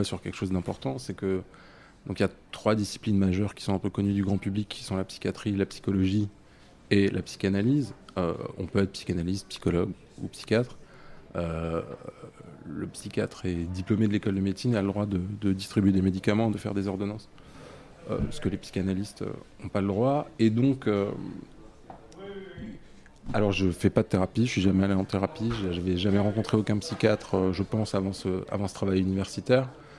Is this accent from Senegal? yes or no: no; Strasbourg, Grand Est, France; en ville, chez moi, à Strasbourg.